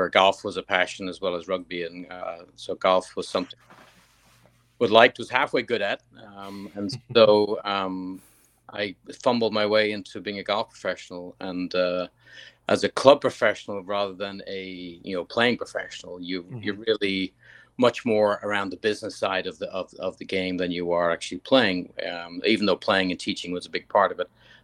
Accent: Dublin, Leinster, Ireland; moved away; We grew up in Dublin together, and we've moved throughout the States and the world.

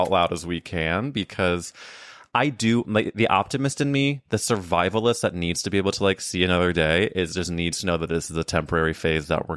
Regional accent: Midwest, United States; But listen, I'm also a Midwesterner, so I'm with you.

